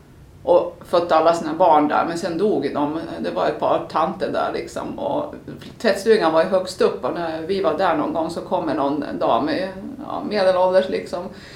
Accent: Sweden; jag är ju svensk. Finland är inte mitt hemland, det är Sverige.

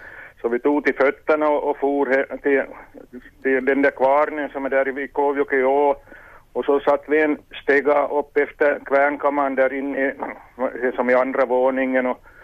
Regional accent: Vaasa, Ostrobothnia, Finland; från Vasa här. God morgon.

